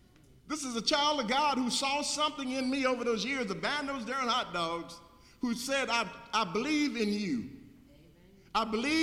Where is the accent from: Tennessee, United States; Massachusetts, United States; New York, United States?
Tennessee, United States; Savannah; it's 30-something miles from Corinth to Savannah, my hometown.